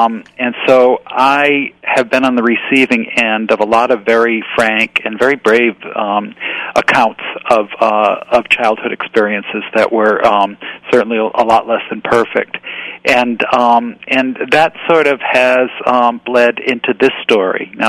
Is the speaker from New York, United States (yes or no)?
no; Norwich, Connecticut, United States; I did a radio interview with my hometown radio station, and that is Norwich, Connecticut.